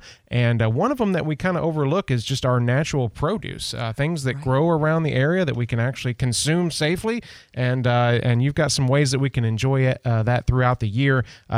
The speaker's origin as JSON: {"language": "English", "region": "Tennessee", "country": "United States", "tie": "born or raised there", "said": "So, everybody in my family, especially on my dad's side growing up in Tennessee, we had cans and jars of stuff all year round"}